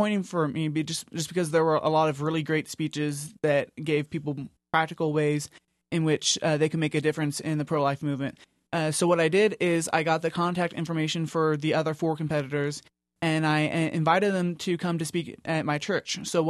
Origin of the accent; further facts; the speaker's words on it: Corpus Christi, Texas, United States; Well, I'm from Corpus Christi, Texas, and this past February, I competed in the Corpus Christi Right to Life Oratory Contest.